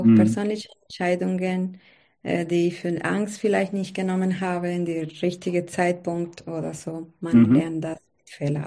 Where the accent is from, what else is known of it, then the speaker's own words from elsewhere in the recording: Bogotá, Bogotá Capital District, Colombia; German is a second language; ich bin 34 Jahre alt, ich bin Kolumbianerin, da ich bin in Bogotá geboren, die Hauptstadt von Kolumbien.